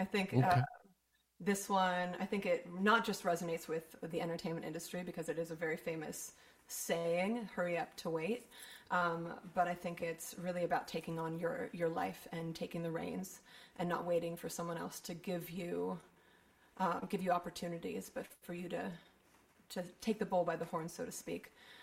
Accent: Hollywood, California, United States; born there; I was born in Hollywood, so I feel like it was either that or something else.

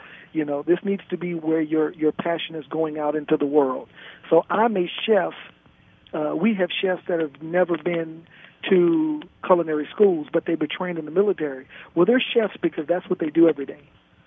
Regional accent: New Orleans, Louisiana, United States; I'm from New Orleans, so whenever I get to cook somebody some gumbo, it is just wonderful.

